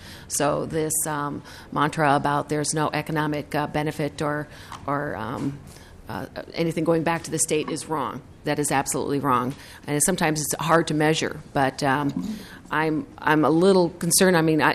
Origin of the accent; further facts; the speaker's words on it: Minnesota, United States; I'm from Greater Minnesota.